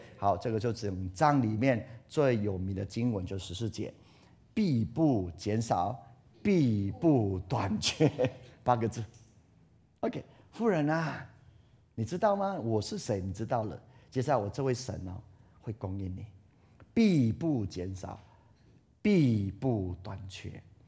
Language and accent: Chinese; Taiwan; 我们台湾人每一次都说哇够八斗了